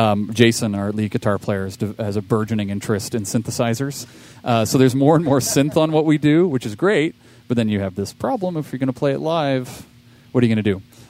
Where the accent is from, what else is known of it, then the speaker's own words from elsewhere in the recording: Canada; I'm from Canada.